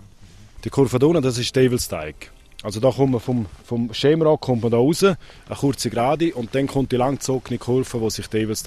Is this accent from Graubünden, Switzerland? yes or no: yes; Celerina, Graubünden, Switzerland; ich bin hier aufgewachsen in Zellerina, praktisch neben diesen beiden Bahnen.